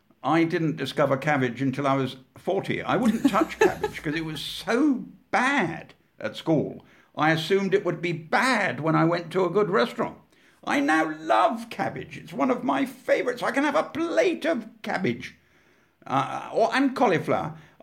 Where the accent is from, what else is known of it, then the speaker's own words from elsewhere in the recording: Weston-super-Mare, South West England, United Kingdom; Well, I come from Weston-super-Mare in Somerset, and we had a fish and chip shop